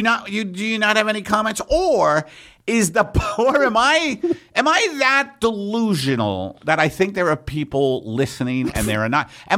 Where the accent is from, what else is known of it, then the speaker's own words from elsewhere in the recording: New York, United States; accent: New York; That's my New York accent, baristas.